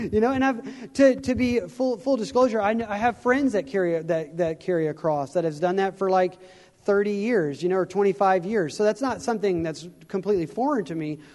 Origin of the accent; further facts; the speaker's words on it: Waco, Texas, United States; I was born and raised in Waco, Texas, still there.